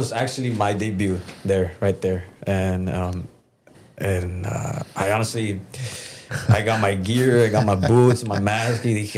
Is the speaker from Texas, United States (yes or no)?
yes; Brownsville, Texas, United States; I'm from Brownsville, driving every Saturday or every time there was training to FAR and back, FAR and back.